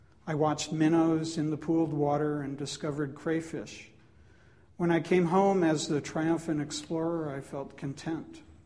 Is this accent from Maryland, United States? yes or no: yes; Wheaton, Maryland, United States; also born or lived in Washington, D.C.; I was born in 1951 in Washington, D.C. When I was a young boy, my family lived in a new subdivision in Wheaton, Maryland.